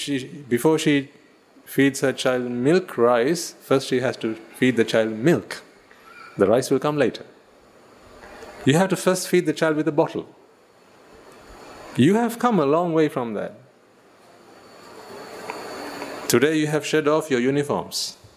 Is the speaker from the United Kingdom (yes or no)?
no; Sri Lanka; I'm Sri Lankan like no one else.